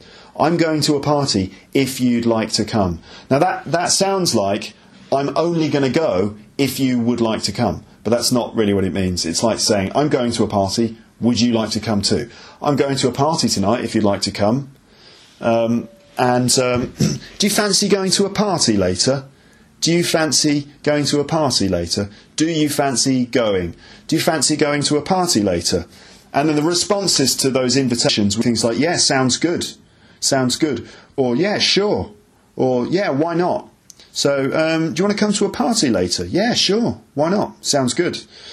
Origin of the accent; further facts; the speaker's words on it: Solihull, West Midlands, United Kingdom; So I remember when I was growing up in Solihull, in the Midlands